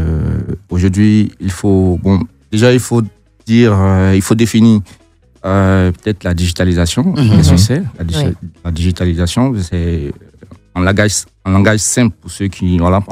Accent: Côte d’Ivoire; Parce que forcément, je suis ivoirien.

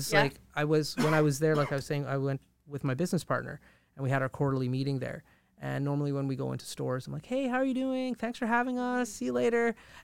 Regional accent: Fort McMurray, Alberta, Canada; Like that, I grew up in Fort McMurray, hard East Coast here.

